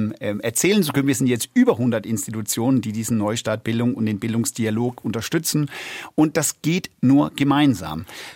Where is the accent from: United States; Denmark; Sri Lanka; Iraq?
Denmark; now in Germany; Ich komme aus Dänemark und da lernt man 10 Jahre gemeinsam in der Schule.